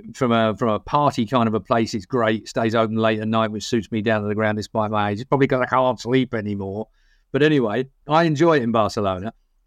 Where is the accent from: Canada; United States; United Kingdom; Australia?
United Kingdom; England; And despite the fact we're English and usually causing a whole lot of trouble down there as much as we possibly can.